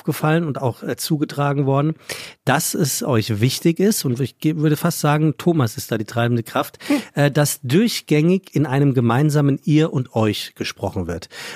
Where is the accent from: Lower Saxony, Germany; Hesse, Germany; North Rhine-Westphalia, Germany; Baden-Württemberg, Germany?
Hesse, Germany; Ich komme ja aus dem Taunus